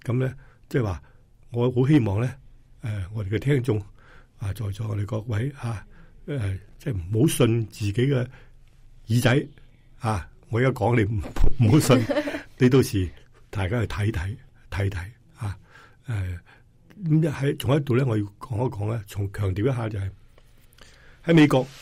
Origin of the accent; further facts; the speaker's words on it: China; 但系我哋中国人有个特点，佢哋系好勤劳嘅，勤劳。是我哋中国人一个特点